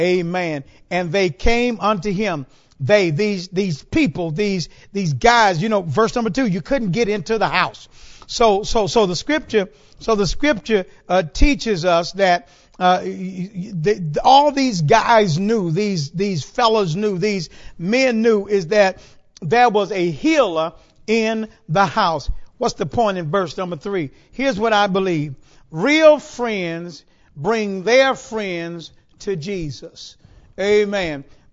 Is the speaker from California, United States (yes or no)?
no; Houston, Texas, United States; my paternal grandparents, my grandfather and grandmother, again, we're from Houston, they lived in Sunnyside.